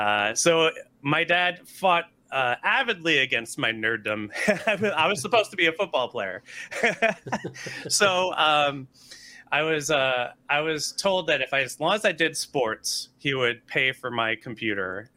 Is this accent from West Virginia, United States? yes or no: no; New Orleans, Louisiana, United States; And when I was young, I grew up here in New Orleans. Woo! New Orleans, raise the roof, lower the floor.